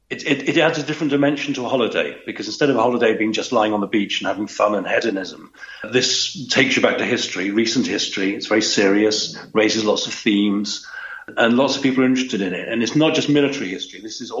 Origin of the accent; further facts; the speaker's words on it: United Kingdom; I'm British